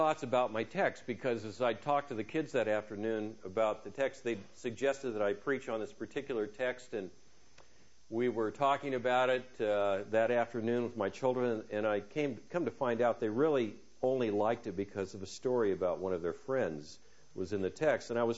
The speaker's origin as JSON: {"language": "English", "region": "California", "country": "United States", "said": "I'm from California. I'm in Illinois, in the Midwest, and I'm sweating."}